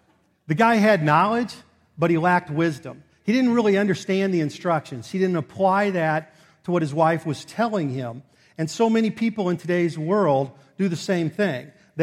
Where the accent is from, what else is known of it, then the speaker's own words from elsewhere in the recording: Kansas City, Missouri, United States; now in Omaha, United States; JD mentioned that we're from Kansas City. We moved to Omaha 2 years ago, my wife and I, for work.